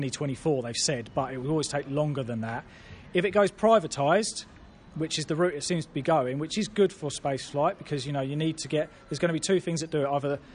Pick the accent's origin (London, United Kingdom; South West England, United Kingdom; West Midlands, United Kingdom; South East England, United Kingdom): South East England, United Kingdom; Milton Keynes; because I'm from Milton Keynes